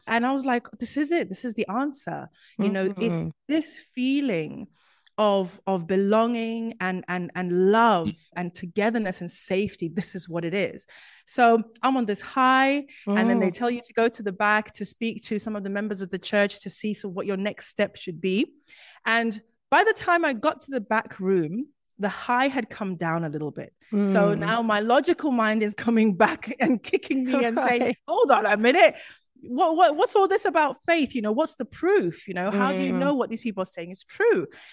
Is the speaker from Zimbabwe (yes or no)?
yes; Zimbabwe; I would say growing up in Zimbabwe, Zimbabwe was a very Christian country.